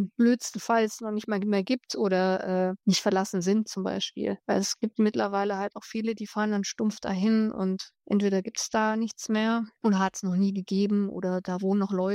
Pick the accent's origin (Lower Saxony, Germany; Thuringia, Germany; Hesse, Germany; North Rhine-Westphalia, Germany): Thuringia, Germany; Und die lebt irgendwo im Thüringer Wald. Auch in meiner Heimat.